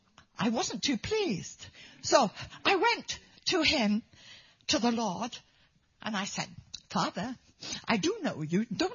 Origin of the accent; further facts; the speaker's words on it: Wales, United Kingdom; we come from Wales originally